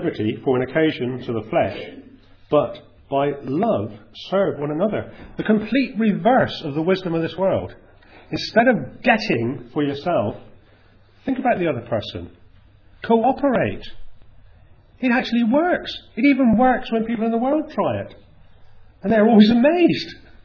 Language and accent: English; South West England, United Kingdom; I'm Cornish. It's part of my history. It's part of me, which I have to get rid of.